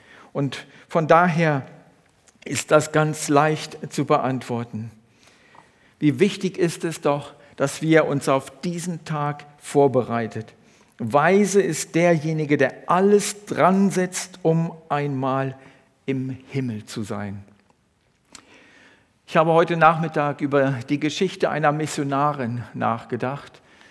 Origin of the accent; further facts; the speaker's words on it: Lower Saxony, Germany; Bei uns in der Nähe, wo ich herkomme, gibt es ein Dorf und dieses Dorf heißt Eschede. Und Eschede liegt an der Bahnlinie von Hannover nach Hamburg.